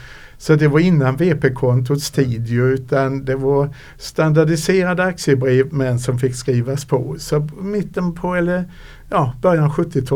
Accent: Nybro, Kalmar County, Sweden; jag är uppvuxen i Nybro

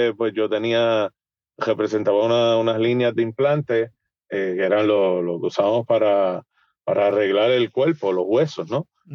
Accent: Puerto Rico; como muchos puertorriqueños, ¿no? Que hacemos barbecue en nuestras casas.

